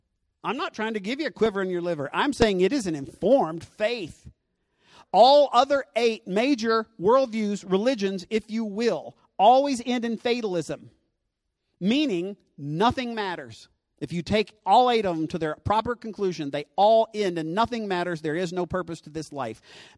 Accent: the South, United States; I'm from the South, and we pronounced it differently, okay?

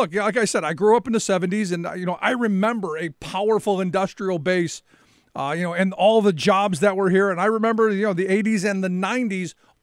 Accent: Cleveland, Ohio, United States; And look, I grew up in Cleveland. I watched deindustrialization happen right before my very eyes.

